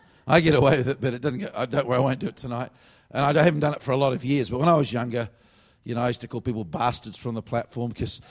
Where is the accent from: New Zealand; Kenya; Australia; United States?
Australia; I'm from Australia. We're not used to the heat. That's just not true. I'm a very weird Australian because it's actually hotter over there.